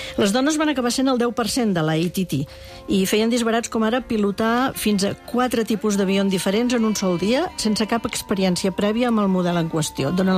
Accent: Reus, Catalonia, Spain; born or raised there

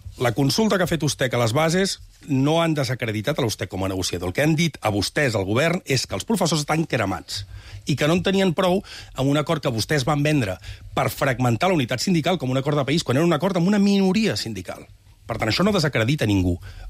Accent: Catalonia, Spain; jo soc un ciutadà de Catalunya.

